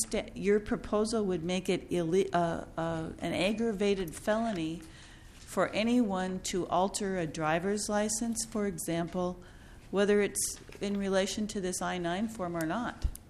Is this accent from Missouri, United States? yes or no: no; Willmar, Minnesota, United States; born there; Kandy, Ohio County is actually the county where I was born. I was born in Wilmer.